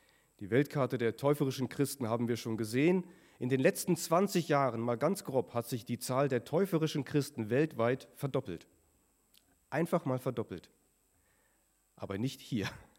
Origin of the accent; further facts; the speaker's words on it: North Rhine-Westphalia, Germany; born there; Ganz unbedarft habe ich als gebürtiger Westfale, als ich über den neuen König gepredigt habe